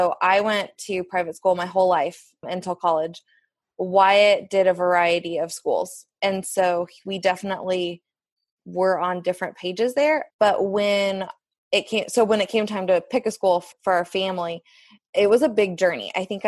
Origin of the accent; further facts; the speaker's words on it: Kansas City, Missouri, United States; we born and raised in Kansas City, and we actually live like within walking distance of where we had our first date